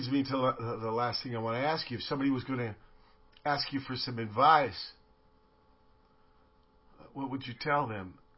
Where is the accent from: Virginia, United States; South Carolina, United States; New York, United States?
Virginia, United States; now in San Pedro, United States; I always, when I came to Pedro from Virginia, you know, I always compare things to my town, like the weather and stuff.